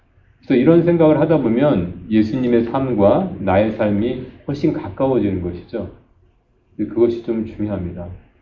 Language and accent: Korean; Seoul, South Korea; born there; 서울에서 태어났다고 그러면 나를 설명할 수 있는 게 별로 없는 것 같은 느낌이 들어요.